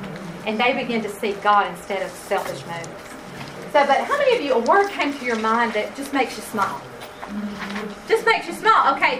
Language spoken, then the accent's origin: English; Hawaii, United States; now in Mississippi, United States; I came to Mississippi. I'm from Hawaii.